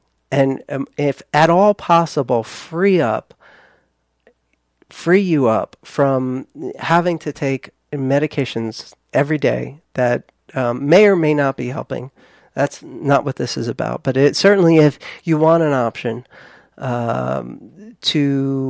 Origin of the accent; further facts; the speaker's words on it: New Jersey, United States; And what really, really gets my Jersey. I'm from Jersey. So sometimes it comes out.